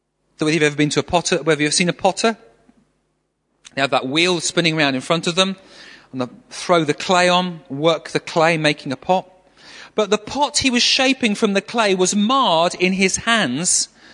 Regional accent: Manchester, North West England, United Kingdom; I come from Manchester, and we get a lot of rain in Manchester for some reason.

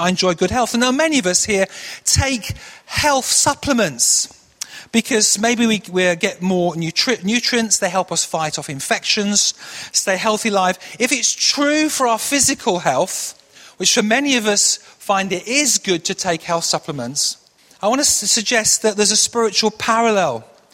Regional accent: Manchester, North West England, United Kingdom; accent: northern; now in London, United Kingdom; I grew up in Manchester. Sometimes just a little bit of that northern twang comes out, but I made a big effort to drop my northern sound when I became a school teacher, because I was a school teacher down here in London

